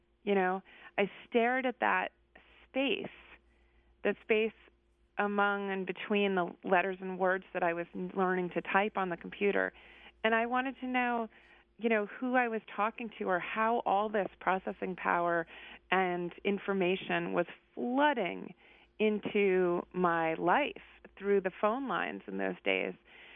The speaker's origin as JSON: {"language": "English", "region": "New Hampshire", "country": "United States", "tie": "born or raised there", "said": "My hometown in New Hampshire installed a giant mainframe computer in the middle of town"}